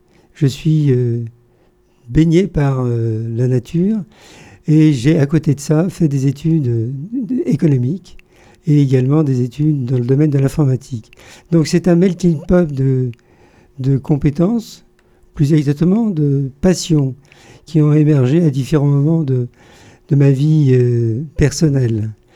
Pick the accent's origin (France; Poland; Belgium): France; Paris, Île-de-France; Je suis a priori breton, mais je suis né à Paris. Je suis né à Paris, hier Montparnasse, qui a été vraiment mon centre d'intérêt, puisque j'y suis baptisé, puis j'y ferai mes études secondaires